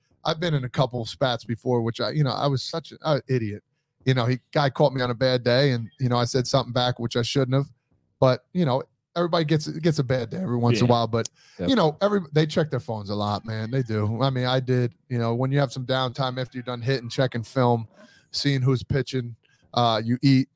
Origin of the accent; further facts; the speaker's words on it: New Jersey, United States; You know, they brought it up because I'm from Jersey.